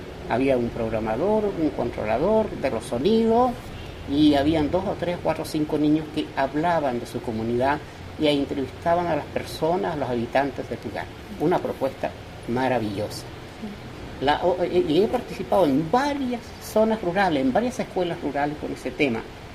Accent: Caucahué, Los Lagos, Chile; born there; Nací en Chiloé, en la isla llamada Caucahué.

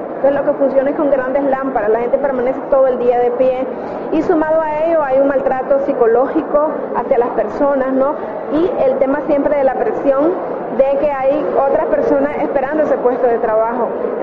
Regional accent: Nicaragua; yo vengo de Centroamérica, de Nicaragua.

